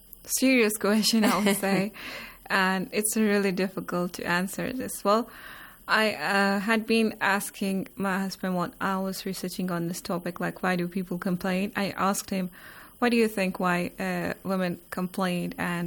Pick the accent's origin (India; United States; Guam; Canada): India; Jammu and Kashmir; now in Iran; I come from Indian administrated Kashmir, from where I did my master's in linguistics. And then it's been some 10 years I have been studying Hausa here in the Islamic Republic of Iran.